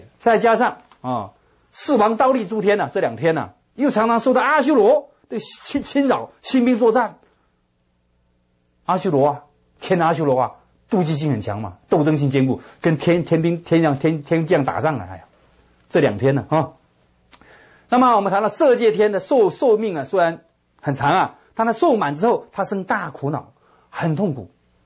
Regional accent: China; 此生不向今生度，更待何生度此生啊，何况我们是中国人。

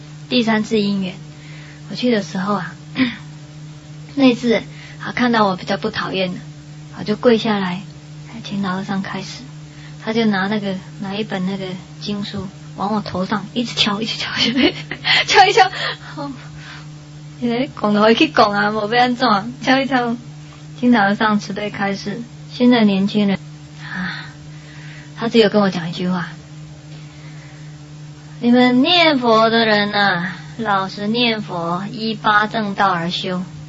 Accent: Taiwan; 我, 我说我从台湾来

